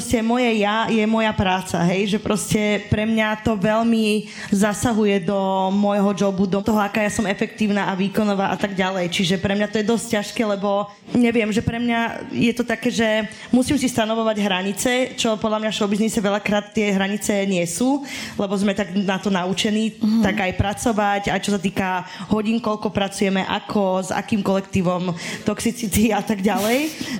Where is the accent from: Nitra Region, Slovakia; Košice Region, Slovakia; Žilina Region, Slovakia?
Žilina Region, Slovakia; Ja som z Oravy